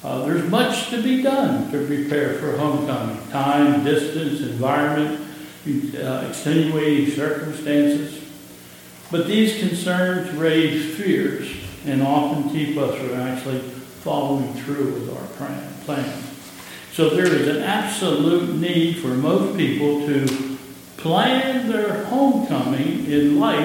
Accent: Pennsylvania, United States; It's interesting, I grew up in Pennsylvania.

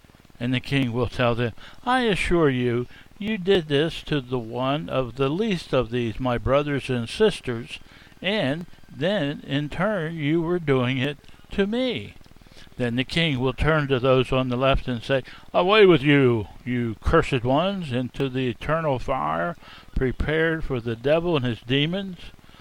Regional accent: Harrisburg, Pennsylvania, United States; I was raised in Pennsylvania, up and around in where the Gettysburg area. I was raised in the capital city of Harrisburg

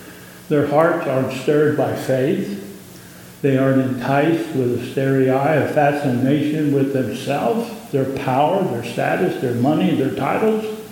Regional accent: Pennsylvania, United States; I grew up in Pennsylvania, and we did a lot of trout fishing in Pennsylvania.

